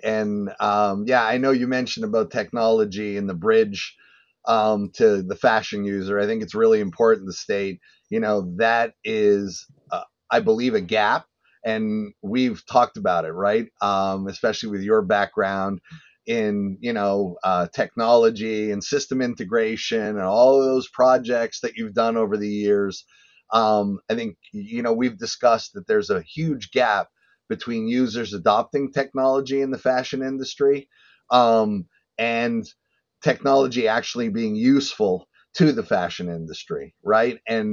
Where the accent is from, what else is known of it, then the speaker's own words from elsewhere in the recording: Montreal, Quebec, Canada; I'm originally from Montreal, Canada.